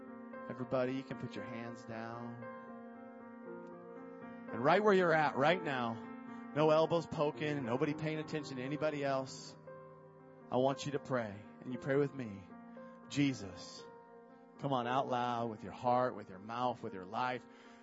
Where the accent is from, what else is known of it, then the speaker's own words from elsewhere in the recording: Nikiski, Alaska, United States; I came from Nikiski with nothing. Barely could read.